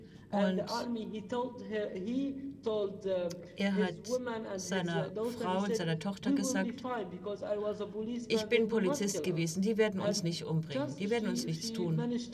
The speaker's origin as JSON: {"language": "German", "country": "Syria", "said": "In Syrien kann ich nicht als Syrer etwas sagen darüber"}